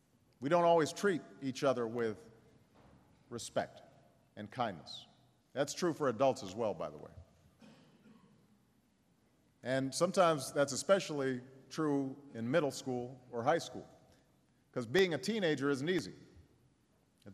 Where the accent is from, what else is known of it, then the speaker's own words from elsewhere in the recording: Chicago, Illinois, United States; There are neighborhoods in my hometown of Chicago, and there are neighborhoods right here in Philadelphia